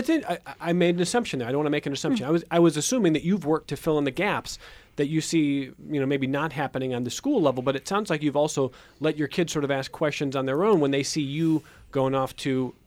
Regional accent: Cleveland, Ohio, United States; I'm from Cleveland, where the river caught fire in the 1970s.

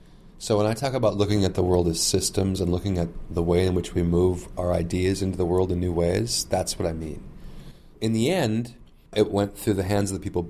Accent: Fargo, North Dakota, United States; even when I grew up in Fargo, Moorhead, a flood almost every year.

